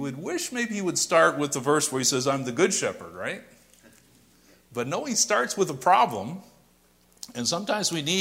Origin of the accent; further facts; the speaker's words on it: Fremont, Ohio, United States; I grew up over near, born and raised near Fremont, and my dad decided to get some property out in the country towards Green Springs.